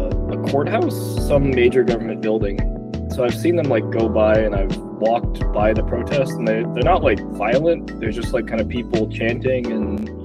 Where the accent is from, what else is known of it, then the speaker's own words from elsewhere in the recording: United States; I'm an American, sir.